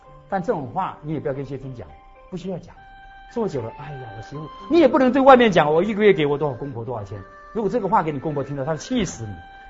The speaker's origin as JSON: {"language": "Chinese", "country": "China", "said": "所以说，我们中国人强调孝道，我们学佛人知道，爸爸妈妈就是两尊佛哎，堂上的两尊佛哎。"}